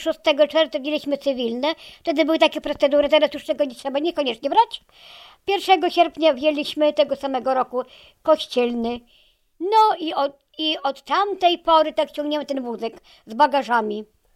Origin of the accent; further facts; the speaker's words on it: Zaleszany, Podlaskie Voivodeship, Poland; Pochodzę z małej miejscowości Zaleszany, w województwie podlaskim, mini Michałowo.